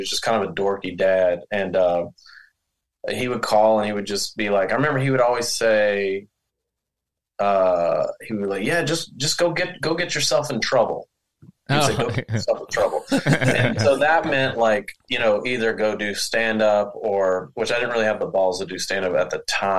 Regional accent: Powder Springs, Georgia, United States; But I pretty much like grew up in, I mean, I lived all over, but I grew up just outside of the Atlanta perimeter.

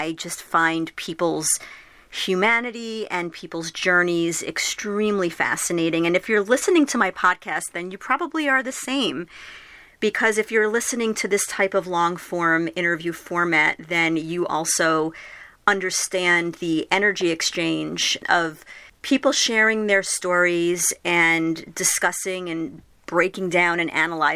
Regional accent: Long Island, New York, United States; I grew up on Long Island, so I was surrounded by a lot of it myself.

